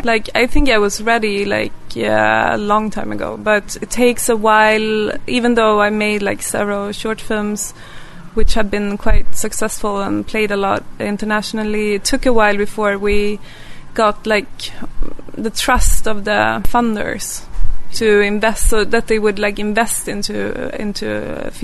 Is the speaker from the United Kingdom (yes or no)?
no; Sweden; English is a second language; my personal memories growing up in Sweden, close to like a horse race track.